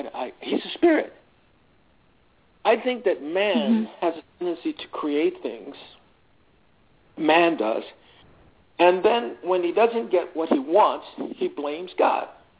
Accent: New York City, New York, United States; I'm from New York. I grew up in all of these boroughs. I grew up in Manhattan and Spanish Harlem and the Bronx and Brooklyn and Queens.

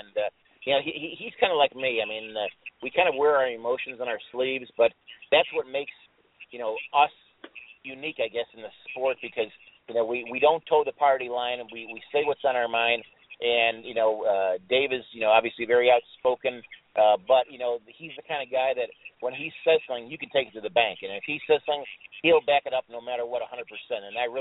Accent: Illinois, United States; I'm from Illinois.

